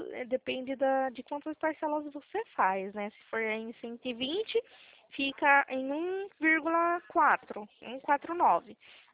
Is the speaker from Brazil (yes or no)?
yes; Limeira, São Paulo, Brazil; Eu sou do interior de São Paulo, Limeira.